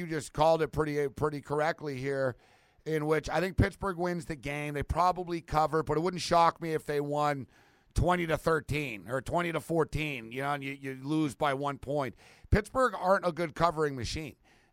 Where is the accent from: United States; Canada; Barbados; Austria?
Canada; Yeah, I'm Canadian, and I'm saying, because I often see